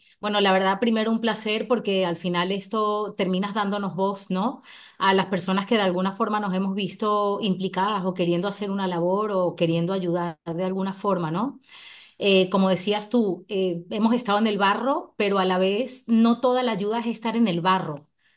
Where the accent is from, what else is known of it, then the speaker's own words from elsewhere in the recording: Argentina; now in Valencia, Spain; Yo soy de Argentina, llegué acá en marzo, no conozco la zona